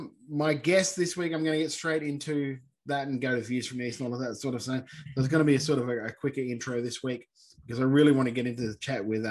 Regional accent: South Australia, Australia; because I grew up in South Australia

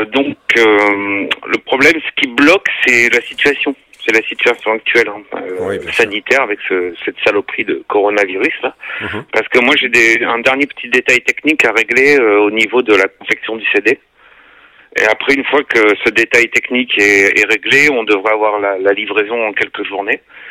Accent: Toulouse, Occitanie, France; À savoir que moi je suis de Toulouse

